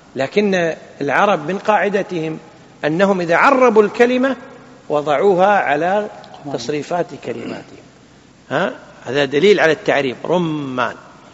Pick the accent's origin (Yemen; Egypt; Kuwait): Kuwait; أما الدكة حنا نسميها دتشة عندنا بالكويت، صح؟ إلى الآن موجودة الدتشة، يعني كان قديم إلى الثمانينات، أنا أدركت هذا